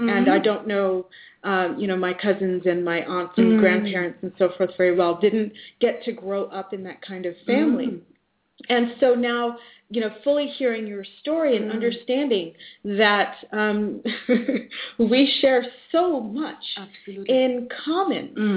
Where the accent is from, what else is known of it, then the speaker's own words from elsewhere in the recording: South Africa; my family, when I was born, South Africa, because I'm from South Africa